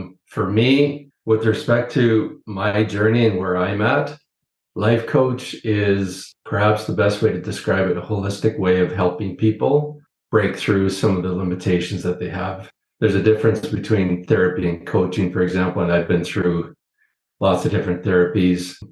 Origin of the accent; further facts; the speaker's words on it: Thunder Bay, Ontario, Canada; growing up in Thunder Bay, Ontario